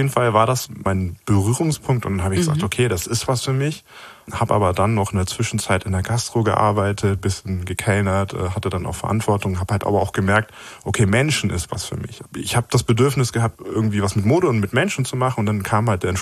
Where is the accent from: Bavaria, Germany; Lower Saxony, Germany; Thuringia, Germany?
Lower Saxony, Germany; Hanover; ich bin in Hannover aufgewachsen